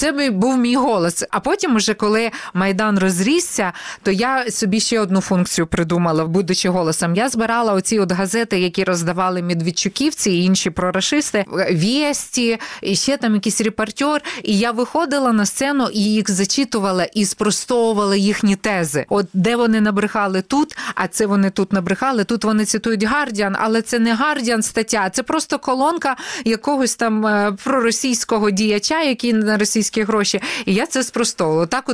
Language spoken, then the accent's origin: Ukrainian; Kyiv, Ukraine; ми її кияни називаємо галею